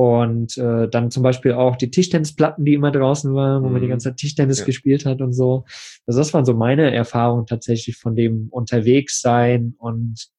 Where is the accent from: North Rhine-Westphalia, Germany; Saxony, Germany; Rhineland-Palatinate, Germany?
Saxony, Germany; Plauen; ich bin im Plauen groß geworden. Da hatten wir halt so einen Hof hinterm Haus.